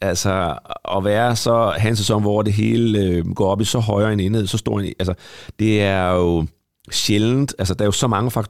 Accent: Næstved, Zealand, Denmark; Jeg kommer hjemme fra Næstved

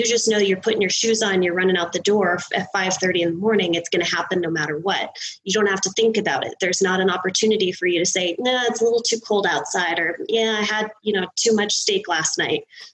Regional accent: Seattle, Washington, United States; So I'm originally from Seattle. We have a lot of Google campuses.

